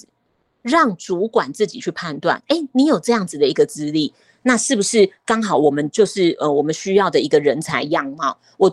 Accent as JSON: {"language": "Chinese", "country": "Taiwan", "first_language": "Taiwanese Hokkien", "second_language": "Chinese", "said": "我从小就在家里就会讲台语啊，所以我台语写精通好像很合理，对不对？"}